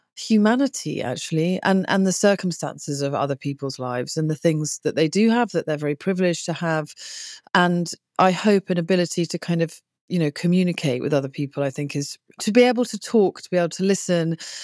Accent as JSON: {"language": "English", "region": "England", "country": "United Kingdom", "said": "it's way more other when you get here as a English person. It's odd and stranger."}